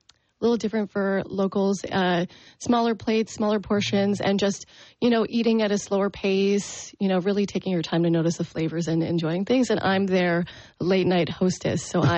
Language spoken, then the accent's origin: English; Ontario, Canada; I grew up in Prince Edward County, and in this area, I went to school in Belleville here at Centennial.